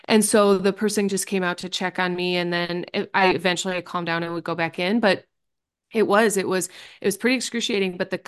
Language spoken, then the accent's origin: English; Midwest, United States; moved away; when I moved away I'm from the Midwest, and when I moved away out west, I just wasn't in the same environment.